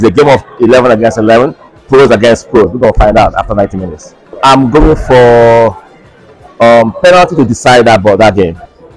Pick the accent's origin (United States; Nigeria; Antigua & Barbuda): Nigeria; But as a Nigerian, I will want the Eagles to fly past the Lions.